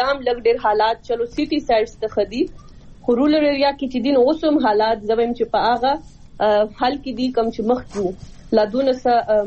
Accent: Swat, Khyber Pakhtunkhwa, Pakistan; زه خپل چونکې د سوات نه یم نو زه خپل علاقې اول نه فیمیل یم

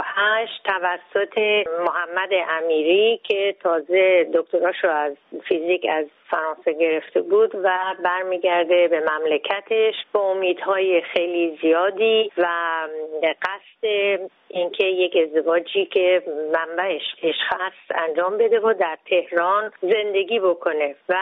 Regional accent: Iran; من خیلی باعث افتخارم هست که بگم من یه ایرانی هستم

